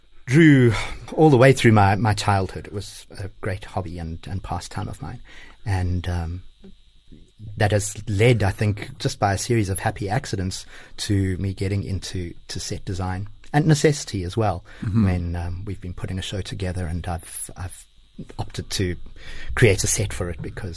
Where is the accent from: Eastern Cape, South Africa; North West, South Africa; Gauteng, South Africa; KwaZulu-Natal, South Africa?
KwaZulu-Natal, South Africa; Pietermaritzburg; seeing pantomimes and plays for children where I grew up in Pietermaritzburg.